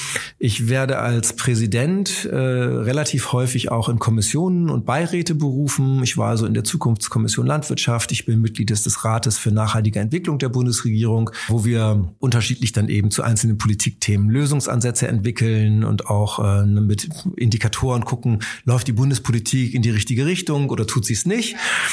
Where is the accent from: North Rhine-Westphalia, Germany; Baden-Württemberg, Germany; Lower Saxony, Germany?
Lower Saxony, Germany; also born or lived in Bavaria; nach einer kurzen Zeit arbeitend in Bayern bin ich dann zurück nach Niedersachsen, wo ich herkomme